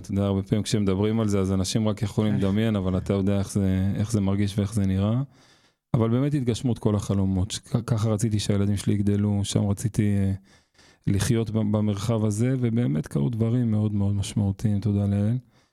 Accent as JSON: {"language": "Hebrew", "town": "Beit El", "region": "West Bank", "country": "Palestine", "tie": "born or raised there", "said": "אני בעצם גדלתי בבית אל, להורים מדהימים, שלוש אחיות מדהימות. קור מחצבתי, בית אל, התיישבות"}